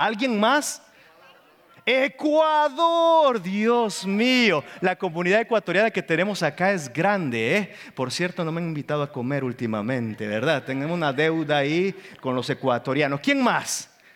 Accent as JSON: {"language": "Spanish", "country": "El Salvador", "said": "Yo soy de El Salvador. Hay una gran diferencia."}